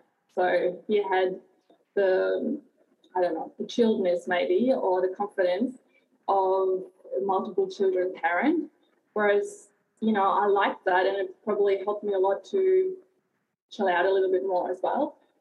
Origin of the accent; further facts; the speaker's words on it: Germany; now in Australia; And I've been always a big city girl. I grew up in Germany, and I lived on four continents. I lived and worked on four continents